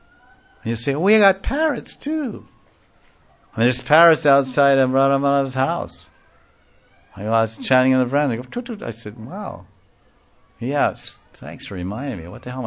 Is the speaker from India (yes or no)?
yes; Kolkata, West Bengal, India; if I go back to Calcutta, I'm from Calcutta.